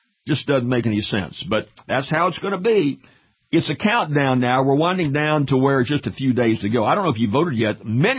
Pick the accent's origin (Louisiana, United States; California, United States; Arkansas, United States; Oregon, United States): Louisiana, United States; You've got a population down here in my home state, Louisiana, of 6 million.